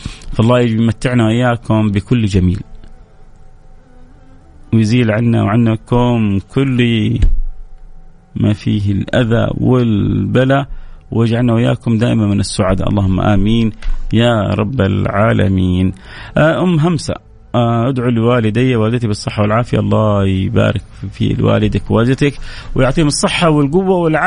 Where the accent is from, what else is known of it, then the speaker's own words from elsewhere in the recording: Taif, Makkah Province, Saudi Arabia; أمطرت عندنا في الطائف